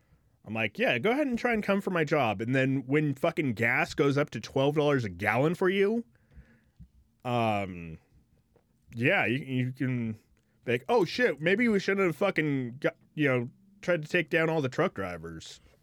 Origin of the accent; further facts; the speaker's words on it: California, United States; I'm like, I'm from California. No, I was doing the speed limit.